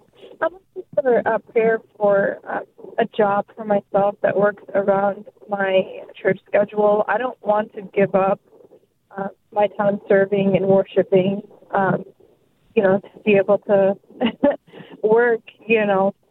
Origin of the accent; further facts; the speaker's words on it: Jordan; I have a big Arab family, and we're from Jordan